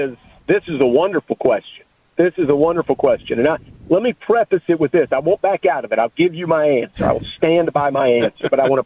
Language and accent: English; the South, United States; I grew up in the South, I think Richard Petty convinced me to take Goody's powders.